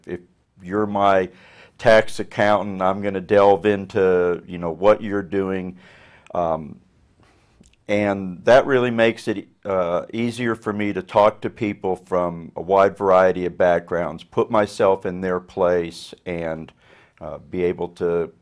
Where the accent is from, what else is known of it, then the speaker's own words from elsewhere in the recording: Indiana, United States; born there; also born or lived in Colorado; we lived in Colorado when I was in elementary school. I was born in Indiana